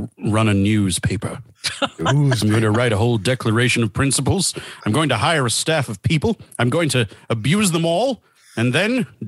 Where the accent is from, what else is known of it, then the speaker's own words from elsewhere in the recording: Texas, United States; And as a Texan, I feel it behooves me to mention